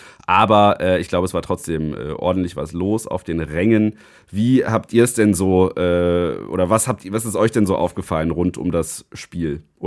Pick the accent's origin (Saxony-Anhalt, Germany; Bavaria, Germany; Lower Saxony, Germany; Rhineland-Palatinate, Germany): Saxony-Anhalt, Germany; Halle; es gab da jetzt den ersten Workshop in Sachsen-Anhalt, in Halle tatsächlich, in meiner Heimatstadt